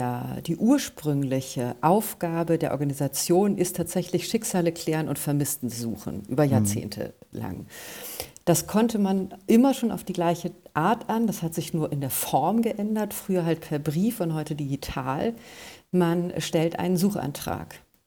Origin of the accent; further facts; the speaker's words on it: Bremen, Germany; ich komme aus Bremen.